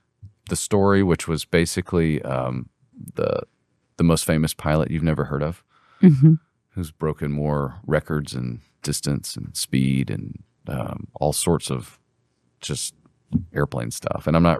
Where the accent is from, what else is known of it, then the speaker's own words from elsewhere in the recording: Birmingham, Alabama, United States; I'm from Birmingham, so I. Yeah.